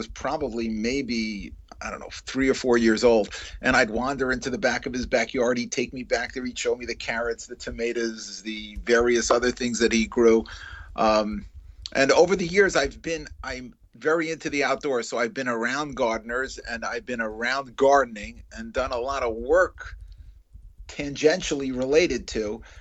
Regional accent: Teaneck, New Jersey, United States; I'm born and bred in New Jersey. My home, my primary home, is in Teaneck, New Jersey

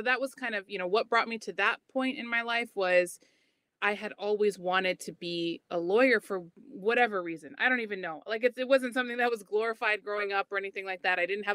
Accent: Cedar Rapids, Iowa, United States; I'm from Cedar Rapids, Iowa.

